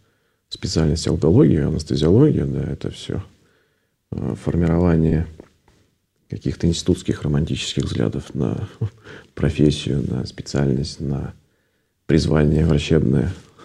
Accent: Voronezh, Voronezh Oblast, Russia; born there; Я родился в Воронеже и закончил Воронежскую академию медицинскую еще тогда.

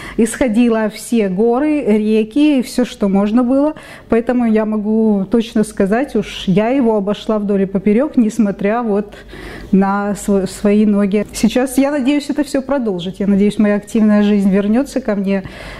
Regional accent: Simferopol, Crimea, Ukraine

